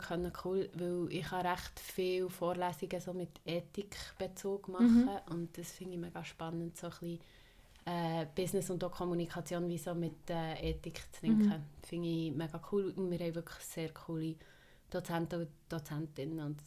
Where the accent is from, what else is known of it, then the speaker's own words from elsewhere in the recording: Bern, Switzerland; ich bin 29, ich bin in der Region Bern aufgewachsen und studiere im Moment Business Communication in Freiburg.